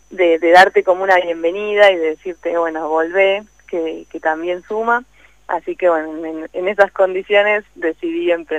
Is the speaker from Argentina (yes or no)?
yes; General Pico, La Pampa, Argentina; moved away as an adult; also born or lived in United States; now in Buenos Aires, Argentina; yo estoy acá en Capital Federal, en Buenos Aires. Soy, como decían, de La Pampa, nací en General Pico y me vine a estudiar a los 18 para acá, para Buenos Aires. Y bueno, ya me quedé acá hasta que me fui a Estados Unidos y ahora volví.